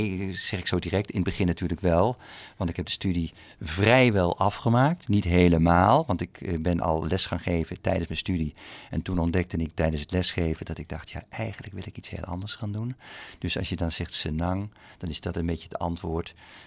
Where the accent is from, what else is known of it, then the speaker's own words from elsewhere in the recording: Geldermalsen, Gelderland, Netherlands; also born or lived in Amsterdam; now in Boxmeer, Netherlands; Maar ik ben opgegroeid in de Betuwe, Geldermalsen, middelbare school in Tiel. En van daaruit ben ik gaan studeren in Amsterdam. En door mijn vrouw zijn we uiteindelijk in Boxmeer terechtgekomen.